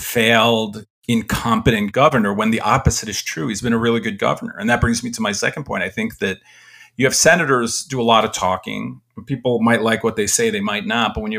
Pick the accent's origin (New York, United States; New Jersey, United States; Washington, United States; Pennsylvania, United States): New York, United States; Because, you know, I'm from New York, right?